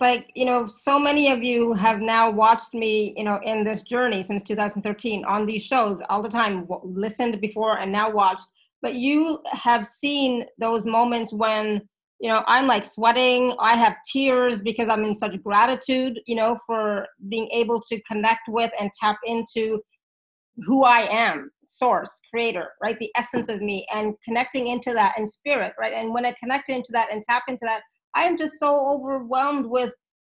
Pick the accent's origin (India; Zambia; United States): India; They said meditating because I'm Indian, right? So that's what we do.